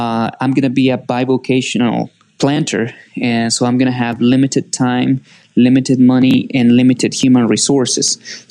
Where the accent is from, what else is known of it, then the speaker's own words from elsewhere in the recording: northern Mexico, Mexico; I'm from Northern Mexico.